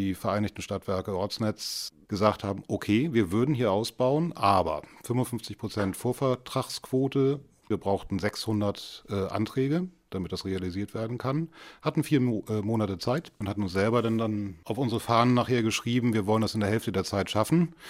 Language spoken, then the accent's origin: German; Hamburg, Germany; now in Bargfeld, Germany; Für mich war es sehr schwer, aus Hamburg als gebürtiger Hamburger rauszuziehen. Und Bargfeld hat mich eines Besseren belehrt. Hier auf dem Dorf zu leben, ist einfach nur genial.